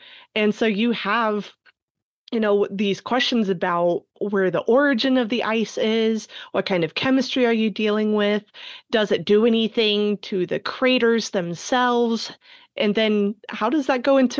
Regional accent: West Virginia, United States; I grew up in West Virginia. I was surrounded by the Green Bank Observatory there.

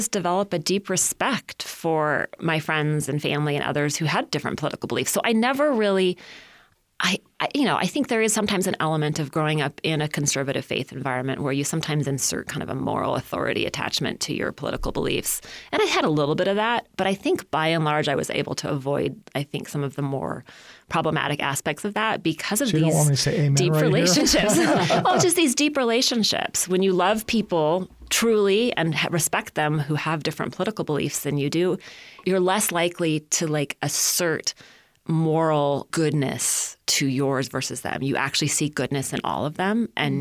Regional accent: Hayward, California, United States; So I had family in Palo Alto and then I grew up in Hayward.

